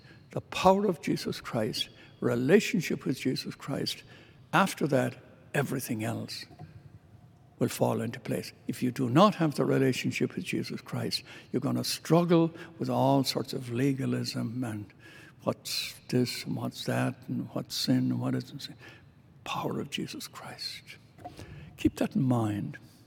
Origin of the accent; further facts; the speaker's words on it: Ireland; When I was young, growing up in Ireland, we were very devout Catholics.